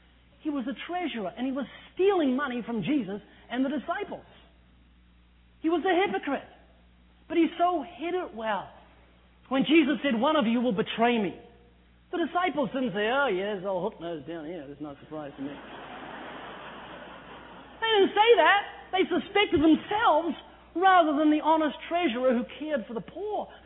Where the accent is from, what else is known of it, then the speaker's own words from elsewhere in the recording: New Zealand; now in United States; I'm originally from New Zealand, although you wouldn't know it. I've lost my accent. I've been living in California for 14 years.